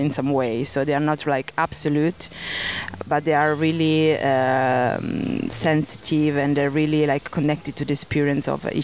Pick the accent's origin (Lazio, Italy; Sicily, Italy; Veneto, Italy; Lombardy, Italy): Lombardy, Italy; Lecco; English is a second language; I'm Italian. I come from Italy, from north part of Italy, from Como Lake. So this little town called Lecco, lying down to the mountain, between the mountain and the lake. So pretty nice place, actually. And I do live in Berlin